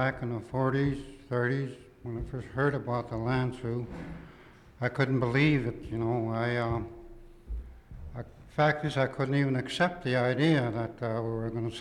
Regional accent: Tenneke Springs, Alaska, United States; Born and raised in Tenneke Springs, Alaska. Been here a better part of 25 years.

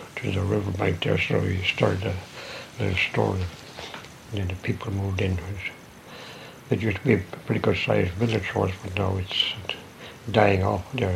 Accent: Koyukuk, Alaska, United States; also born or lived in Galena; Mostly here, at Koyukuk.

